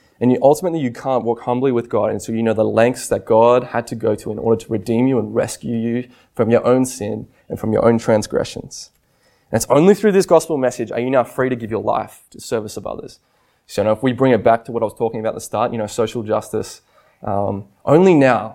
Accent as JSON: {"language": "English", "town": "Sydney", "region": "New South Wales", "country": "Australia", "said": "I'm from Sydney and you see it all the time."}